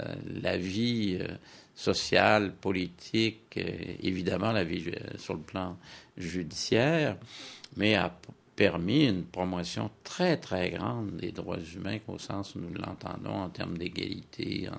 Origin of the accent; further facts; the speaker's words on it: Canada; Je vois chez nous, au Canada